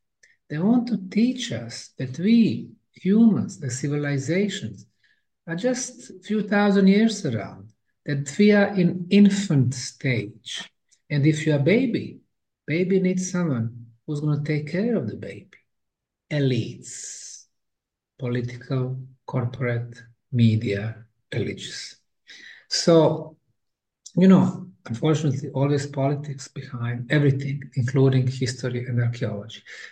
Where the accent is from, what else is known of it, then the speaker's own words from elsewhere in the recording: Bosnia & Herzegovina; also born or lived in Houston, United States; And then I came to my home country of Bosnia. Before that, I was spending like 25 years in Houston, Texas.